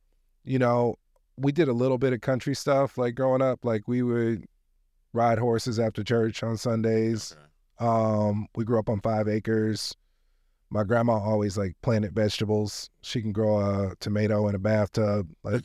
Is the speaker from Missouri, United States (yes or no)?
yes; Kansas City, Missouri, United States; You know, I grew up in Kansas City, and we would go to the rodeo every year.